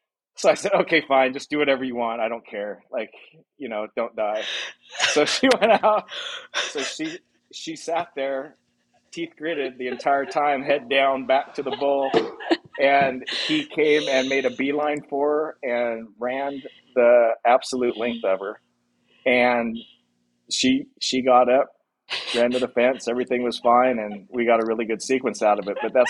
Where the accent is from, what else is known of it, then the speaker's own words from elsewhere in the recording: Paso Robles, California, United States; Well, my background is I grew up in Paso Robles. My family, my grandfather, owned a cattle ranch outside of Paso Robles, which we still own.